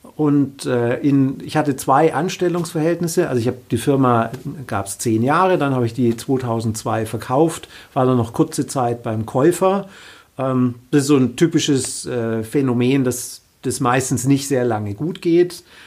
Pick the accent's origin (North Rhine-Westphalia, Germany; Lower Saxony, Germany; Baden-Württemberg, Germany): Baden-Württemberg, Germany; Bietigheim-Bissingen; also ich komme aus der Nähe von Stuttgart ursprünglich, in Bietigheim